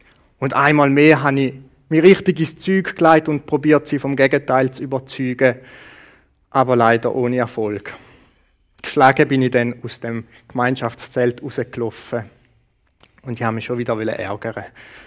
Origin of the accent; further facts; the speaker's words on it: Uzwil, St. Gallen, Switzerland; Ich bin in Uzwil aufgewachsen und bin in FCG in Flawil gegangen.